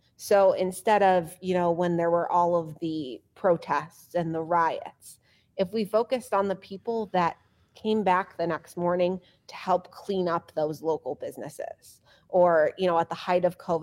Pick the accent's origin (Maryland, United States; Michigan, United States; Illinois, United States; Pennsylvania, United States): Illinois, United States; Chicago; I mentioned I grew up in Chicago.